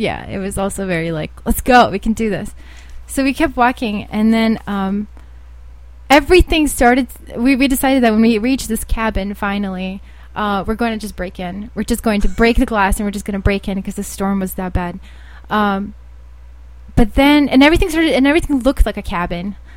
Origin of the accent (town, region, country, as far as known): Bosnia & Herzegovina; now in United States